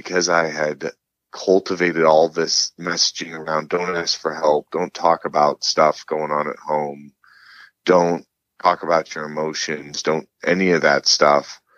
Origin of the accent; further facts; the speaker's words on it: Illinois, United States; you grew up in Indiana and I grew up in Illinois